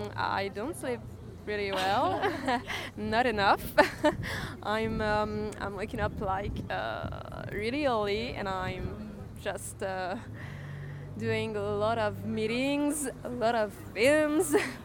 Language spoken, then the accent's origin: English; Paris, Île-de-France, France; English is a second language; I'm coming from Paris. I'm here for work.